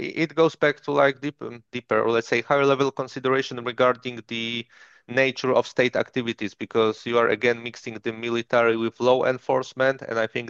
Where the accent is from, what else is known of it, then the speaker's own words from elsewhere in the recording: Poland; English is a second language; in my hometown, one of the biggest oncology center in Poland.